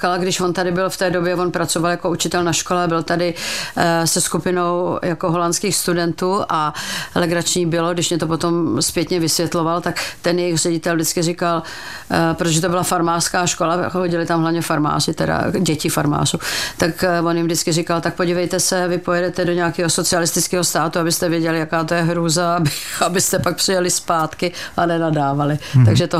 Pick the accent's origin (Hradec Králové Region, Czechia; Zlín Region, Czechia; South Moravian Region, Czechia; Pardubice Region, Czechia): Pardubice Region, Czechia; Brandýs nad Orlicí; Já jsem původně z Královéhradeckého kraje, protože to kdysi tak bylo. A jsem samozřejmě z Brandýsa nad Orlicí, ano.